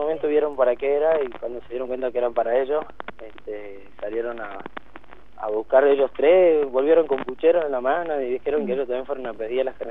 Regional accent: San Salvador de Jujuy, Jujuy, Argentina; Y nosotros somos de Alto Comedero.

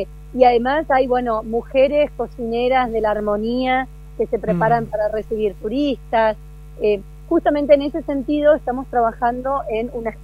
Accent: Northeast Argentina, Argentina; Somos muy los correntinos, los chaqueños

